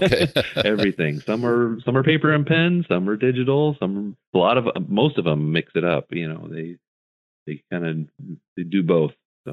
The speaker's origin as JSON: {"language": "English", "region": "Nebraska", "country": "United States", "said": "And I'm originally from Nebraska"}